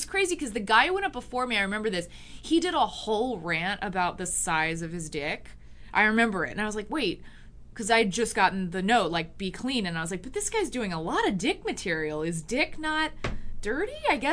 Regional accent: Dallas, Texas, United States; I lived there until college.

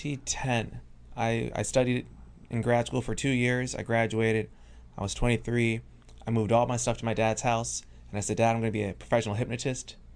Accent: Chicago, Illinois, United States; I'm from Chicago, so we steal.

